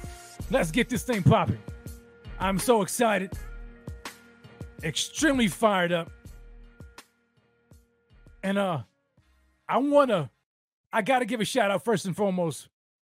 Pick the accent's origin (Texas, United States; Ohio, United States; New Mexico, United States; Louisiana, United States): Texas, United States; El Paso; El Paso, Texas. Go Bills, baby. My hometown right here. The 915.